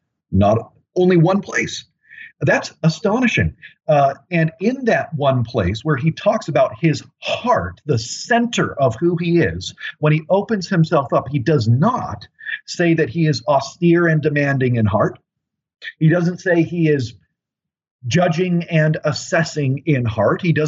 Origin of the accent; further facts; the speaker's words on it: Chicago, Illinois, United States; I grew up in Chicago on the Bulls, 97-98, The Last Dance, MJ.